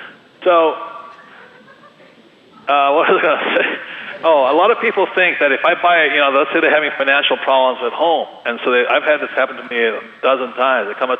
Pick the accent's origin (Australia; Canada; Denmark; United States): Canada; The other thing, too, as a Canadian, it's really, really easy to become a U.S. citizen.